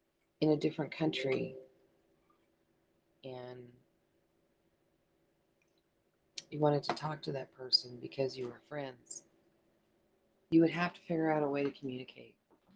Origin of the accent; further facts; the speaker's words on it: Canada; No, I'm Canadian.